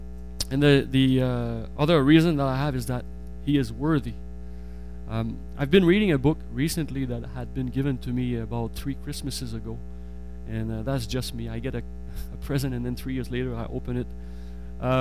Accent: Quebec, Canada; And I'm not saying that because I come from Quebec.

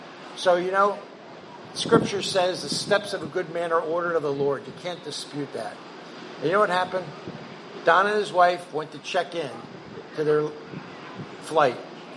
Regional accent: New Jersey, United States; I grew up in the Jersey Shore, and during the summer months, loved to go crabbing.

